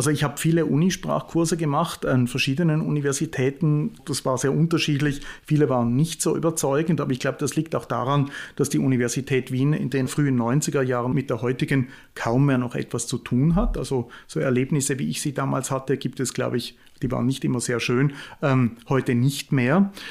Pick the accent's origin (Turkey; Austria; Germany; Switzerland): Switzerland; Also ist so, ich komme ja aus der Schweiz und meine erste Fremdsprache war Französisch.